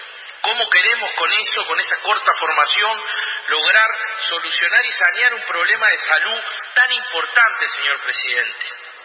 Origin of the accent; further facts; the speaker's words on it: Tacuarembó, Uruguay; ¿Cómo hacemos para que se radiquen en nuestro departamento, en Tacuarembó, de donde yo vengo?